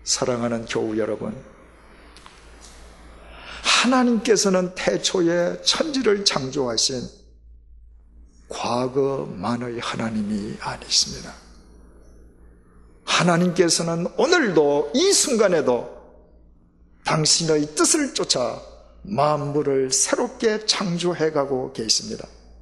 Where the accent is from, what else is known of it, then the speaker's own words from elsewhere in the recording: South Korea; 제가 한국 사람이라는 사실을 알고 난 뒤에도 처음 제게 대해서 갖고 있던 편견을 버리지 못하기 때문에